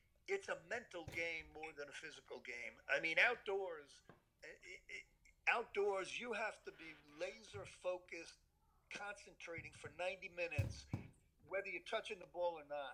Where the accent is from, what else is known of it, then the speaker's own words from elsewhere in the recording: Bronx, New York, United States; I'm that kid growing up in the Bronx, a Yankee fan.